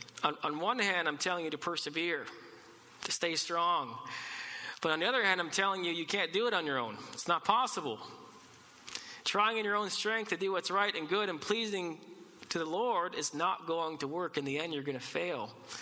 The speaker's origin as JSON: {"language": "English", "region": "Ontario", "country": "Canada", "lives_now": "Abbotsford, Canada", "said": "I'm from Ontario, and so I love shoveling driveways."}